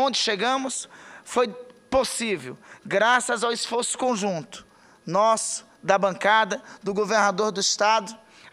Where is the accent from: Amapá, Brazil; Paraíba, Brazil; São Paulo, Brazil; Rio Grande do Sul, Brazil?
Amapá, Brazil; lá no meu estado do Amapá seja de R$ 429,90, o mais caro do país